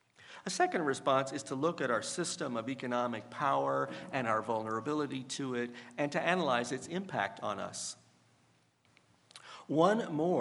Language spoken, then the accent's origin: English; Indiana, United States; In 1975, in my high school in the middle of my home state of Indiana, I took first year Latin.